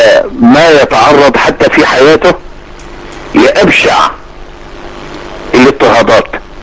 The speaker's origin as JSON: {"language": "Arabic", "town": "Dammo", "region": "Faiyum Governorate", "country": "Egypt", "tie": "born or raised there", "said": "عن نفسي وعن أهل قريتنا الحبيبة دمو مسقط رأس شيخنا الجليل."}